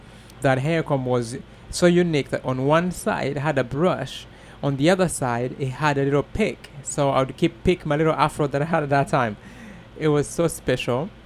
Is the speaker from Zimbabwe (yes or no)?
no; Rwanda; I was born and raised in Rwanda as a little kid.